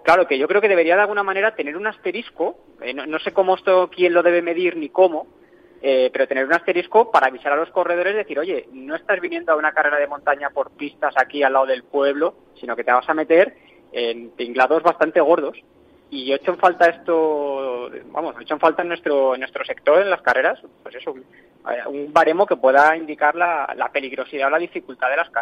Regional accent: Madrid, Community of Madrid, Spain; yo soy de Madrid, sí.

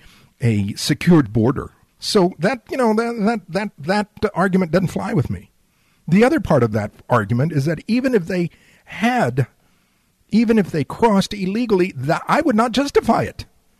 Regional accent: United States; I'm an American, my friends. I believe in the principles of the United States

